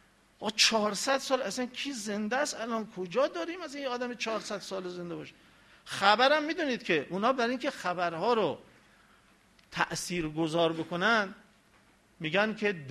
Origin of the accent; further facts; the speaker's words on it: Mazandaran, Iran; گفتم ببخشید من مازندرانیم